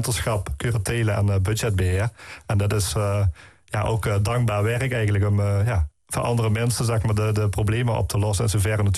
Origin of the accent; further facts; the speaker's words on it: Venlo, Limburg, Netherlands; 37 jaar, geboren en getogen in Venlo, en nog steeds woonachtig in Venlo